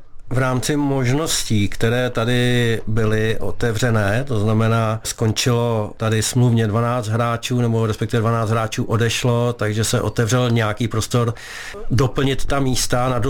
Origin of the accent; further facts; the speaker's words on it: Chomutov, Ústí nad Labem Region, Czechia; já jsem z regionu, já jsem se narodil v Chomutově